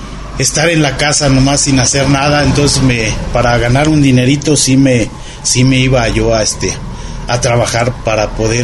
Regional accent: Toluca, State of Mexico, Mexico; Toda mi infancia la viví en Toluca, Estado de México

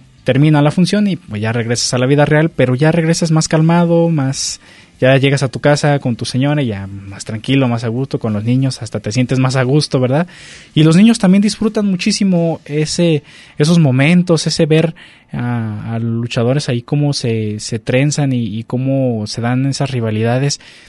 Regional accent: Mexico; nosotros lo que hacemos como mexicanos es que los invitamos

